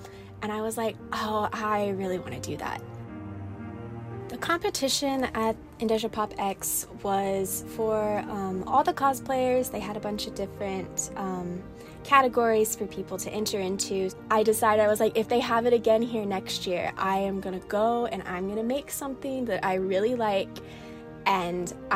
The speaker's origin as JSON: {"language": "English", "region": "Oklahoma", "country": "United States", "said": "I am 23 years old, and I am from the Choctaw Nation of Oklahoma."}